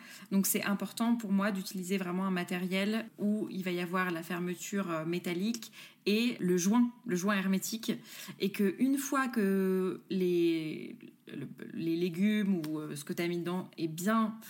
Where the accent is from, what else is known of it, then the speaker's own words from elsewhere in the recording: Grand Est, France; Je suis alsacienne, donc je sais.